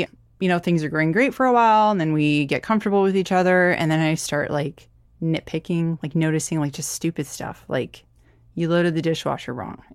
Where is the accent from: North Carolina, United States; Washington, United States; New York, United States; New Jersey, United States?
Washington, United States; Bremerton; I'm from Bremerton, Washington.